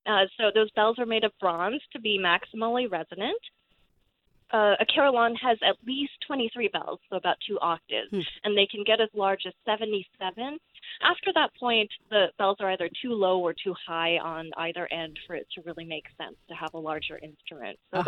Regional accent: San Francisco, California, United States; When I was maybe 12 years old growing up in San Francisco, I saw an evening news special about the UC Berkeley carillon

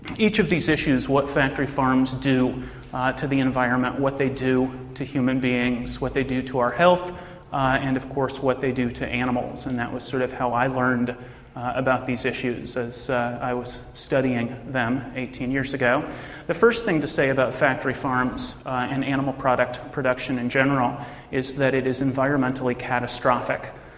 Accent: Norman, Oklahoma, United States; I grew up in Oklahoma, and home of, actually Norman, Oklahoma, home of the Oklahoma Sooners, also a town dominated by football fanatics.

